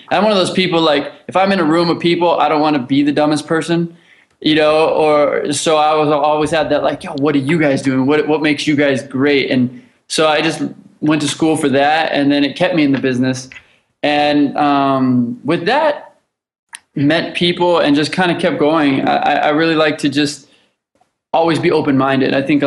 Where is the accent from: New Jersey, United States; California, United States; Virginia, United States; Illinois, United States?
California, United States; Los Angeles; born or raised there